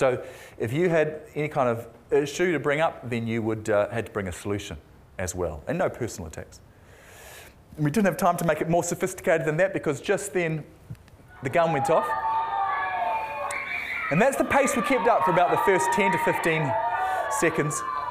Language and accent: English; Auckland, New Zealand; I'm from Auckland. I had a paper run when I was growing up.